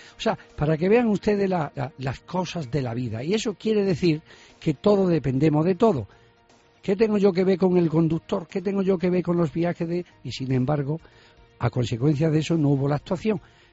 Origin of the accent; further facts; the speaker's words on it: Cáceres, Extremadura, Spain; accent: Cáceres; Guailoba, que decimos nosotros que es el Guadiloba, pero con nuestra lengua madre cacereñina yo digo siempre el Guailoba